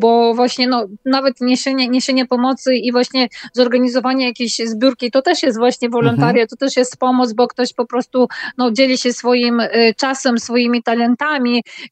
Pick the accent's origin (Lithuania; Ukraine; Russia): Lithuania; Vilnius, Vilnius County; jestem Polką Wilnianką